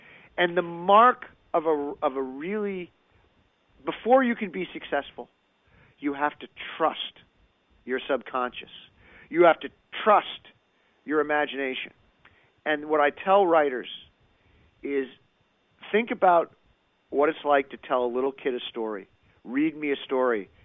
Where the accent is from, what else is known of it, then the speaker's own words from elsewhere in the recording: Barrington, Rhode Island, United States; Barrington, Rhode Island.